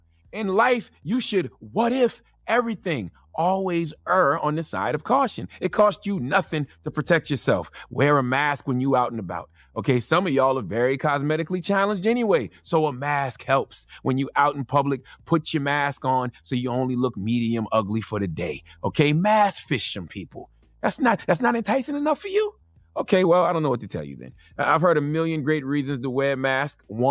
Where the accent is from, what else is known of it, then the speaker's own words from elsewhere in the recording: United States; I'm just American. And I accept it. I understand it. This is the country that we live in.